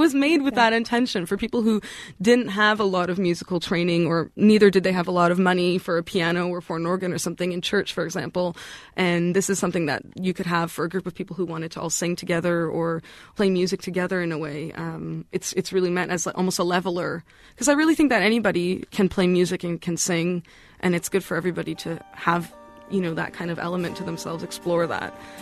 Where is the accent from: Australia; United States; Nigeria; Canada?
Canada; As a Canadian, I think a lot of people in Canada feel this way.